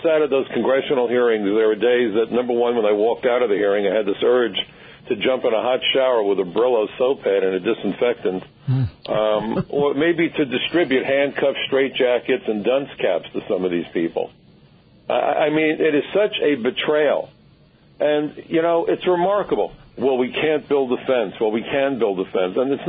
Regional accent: New York City, New York, United States; let me just tell you, I'm a New Yorker.

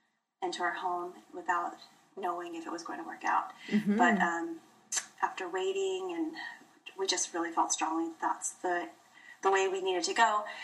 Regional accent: Los Angeles, California, United States; No, I'm from the Los Angeles area.

